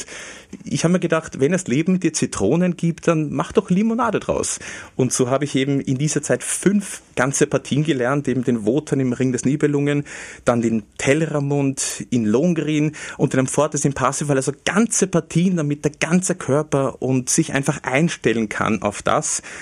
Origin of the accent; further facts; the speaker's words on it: Lower Austria, Austria; Und ich bin sehr, sehr stolz als Niederösterreicher